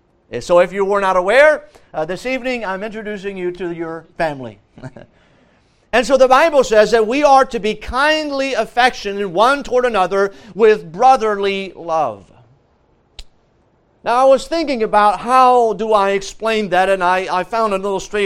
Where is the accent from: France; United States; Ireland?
France; Growing up in France, I went to the public school system.